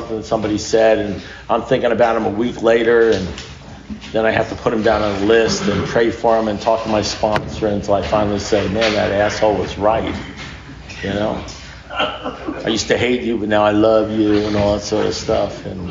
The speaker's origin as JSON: {"language": "English", "region": "New York", "country": "United States", "said": "I'm from New York, we're pretty cool, you know, we don't want to get involved in the God thing."}